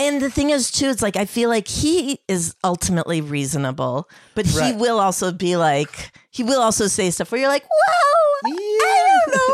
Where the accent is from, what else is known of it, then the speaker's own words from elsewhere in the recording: Chicago, Illinois, United States; So I grew up in Chicago